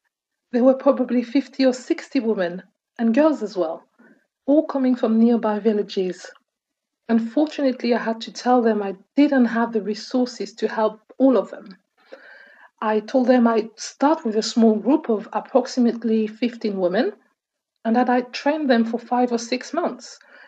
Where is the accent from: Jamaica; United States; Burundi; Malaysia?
Burundi; moved away as an adult; also born or lived in Romania; I was born in Burundi and I grew up there. I'm a Tutsi and my family fled Rwanda after the riots in 1959. When I was 20, I moved to Romania to study hotel management.